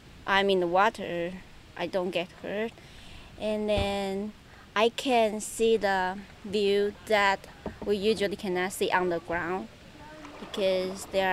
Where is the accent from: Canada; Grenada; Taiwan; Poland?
Taiwan; English is a second language; moved away as an adult; now in La Crosse, United States; I'm from Taiwan, and I am living on campus UWL La Crosse